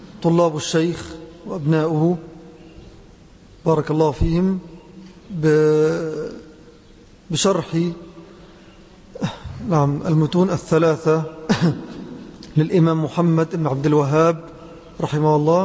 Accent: Egypt; الحضور إلى بلدنا مصر هنا

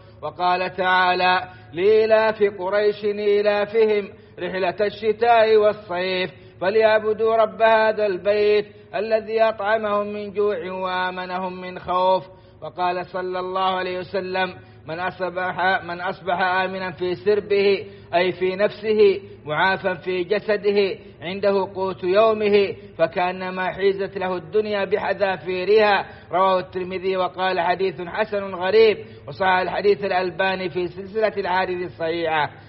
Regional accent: Saudi Arabia

